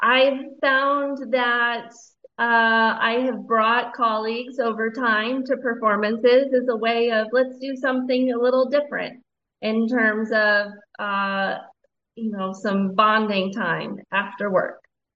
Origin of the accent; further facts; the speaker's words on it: Arizona, United States; Growing up in Arizona, Justice O'Connor was a little bit of a personal hero.